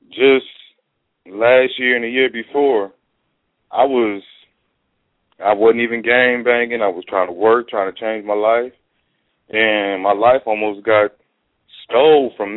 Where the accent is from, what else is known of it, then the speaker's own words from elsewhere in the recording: Toledo, Ohio, United States; now in Dallas, United States; Toledo, Ohio.